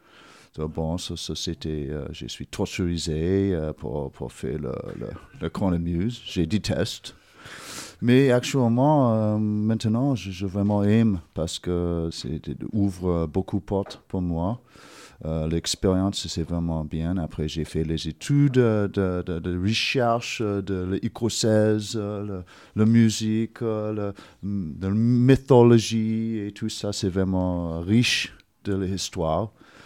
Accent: Vancouver, British Columbia, Canada; je suis canadien, origine ouais. de Vancouver.

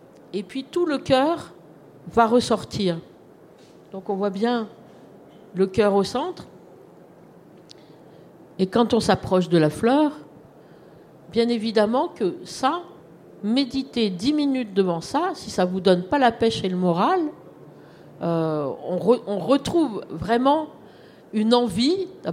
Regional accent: Grenoble, Auvergne-Rhône-Alpes, France; Alors, moi, je suis de Grenoble, je ne suis pas de Lyon

